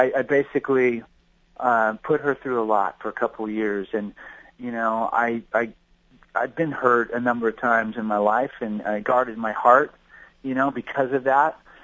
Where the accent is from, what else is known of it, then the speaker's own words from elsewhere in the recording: Whittier, California, United States; born there; also born or lived in Pasadena / La Mirada / Fullerton / Oklahoma; I was born in Whittier and grew up and moved a lot. We lived in Pasadena for a while. I lived in La Mirada, Fullerton, lived in Oklahoma, you know, did a lot of moving throughout my childhood.